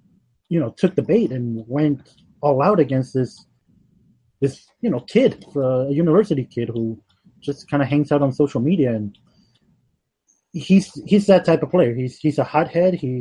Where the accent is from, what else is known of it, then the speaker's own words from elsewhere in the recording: United States; No, I'm in San Diego. I'm an American.